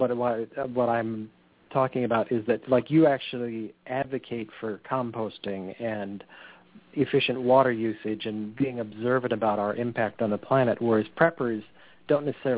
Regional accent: California, United States; I grew up near the Salinas Valley watching what they've had

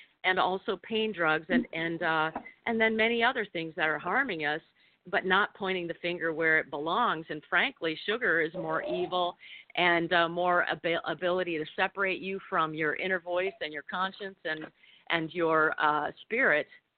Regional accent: Michigan, United States; this woman who used to eat plastic food I grew up with in Michigan

